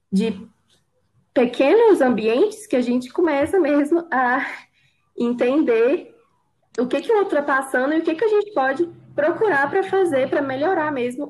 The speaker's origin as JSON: {"language": "Portuguese", "country": "Brazil", "said": "A nossa cultura, a nossa identidade como brasileiro, como cidadão."}